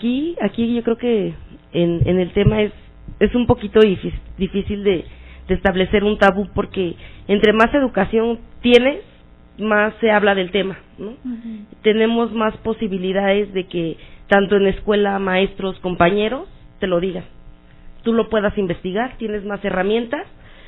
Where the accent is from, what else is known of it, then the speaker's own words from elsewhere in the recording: Tláhuac, Mexico City, Mexico; Yo soy de Tláhuac.